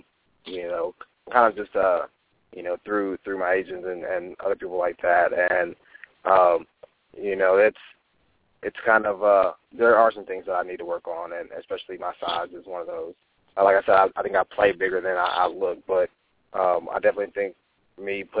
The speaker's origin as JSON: {"language": "English", "town": "Lufkin", "region": "Texas", "country": "United States", "tie": "born or raised there", "said": "I'll be back in my hometown of Lufkin, watching it with the family and some friends"}